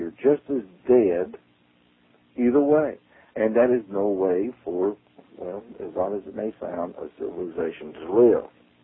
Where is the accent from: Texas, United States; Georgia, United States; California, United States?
Texas, United States; I'm a Texan.